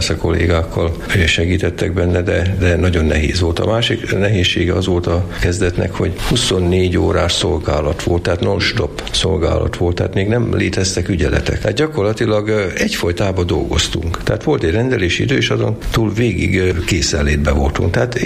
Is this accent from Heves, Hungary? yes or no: yes; Sarud, Heves, Hungary; born there; now in Kápolna, Hungary; Sarudon születtem, Debrecenben végeztem az orvosi egyetemet, és 3 évig voltam mesenyőtelken, és 45 éve vagyok egy folytában kápolnán, mint házi orvos.